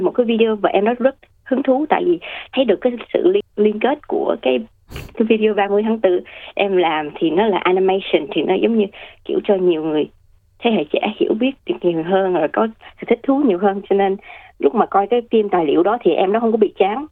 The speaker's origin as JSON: {"language": "Vietnamese", "region": "South Australia", "country": "Australia", "tie": "born or raised there", "said": "Cuối năm nay thì sẽ được 24 tuổi, là người Úc gốc Việt và là thế hệ thứ hai sinh ra và lớn lên ở tiểu bang Nam Úc."}